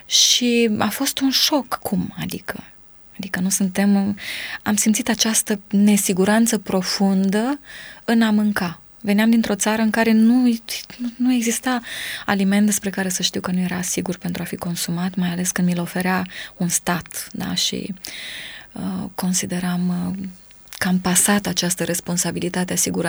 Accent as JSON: {"language": "Romanian", "country": "Romania", "said": "Pentru mine, ca româncă, îmi doream și iubeam supermarketurile occidentale."}